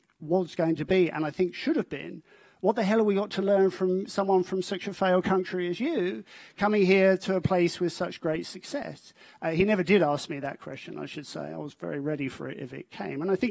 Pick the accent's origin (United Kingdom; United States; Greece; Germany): United Kingdom; now in Australia; you are struck as a Brit at the average standard of living.